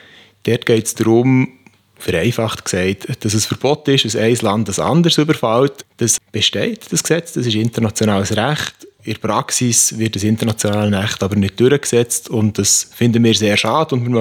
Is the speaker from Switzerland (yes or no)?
yes; Bern, Switzerland; ich komme aus Bern und habe dort Betriebswirtschaft studiert